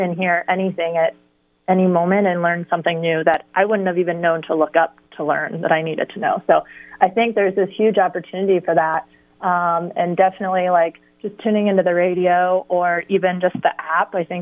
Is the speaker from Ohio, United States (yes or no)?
yes; Tipp City, Ohio, United States; now in Columbus, United States; I am from Tipp City, Ohio, near the Dayton area.